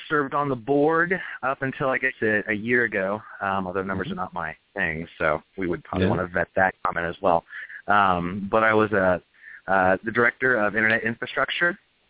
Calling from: Dayton, Ohio, United States; I'm calling from Dayton, Ohio.

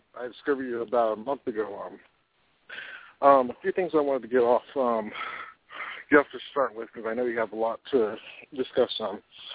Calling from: San Antonio, Texas, United States; I'm calling from San Antonio.

